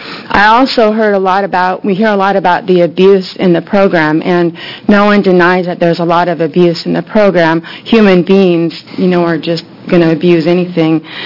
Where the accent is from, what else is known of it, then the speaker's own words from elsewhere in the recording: Salem, United States; I'm from Salem.